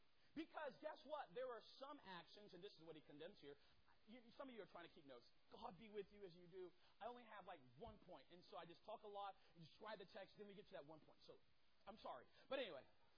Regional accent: the South, United States; Now, I am from the South, obviously, so therefore, I love sweet tea.

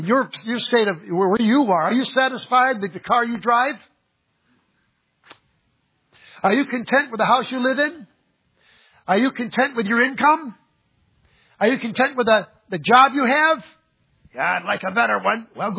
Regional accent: Florida, United States; You picked up that y'all, didn't you? Huh? Yeah, I'm from Florida. That's how they talk down there.

